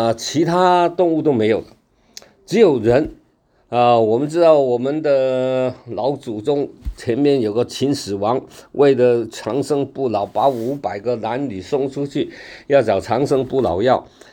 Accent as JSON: {"language": "Chinese", "country": "Hong Kong", "tie": "born or raised there", "said": "以前我们小时候我在小时候在香港的时候"}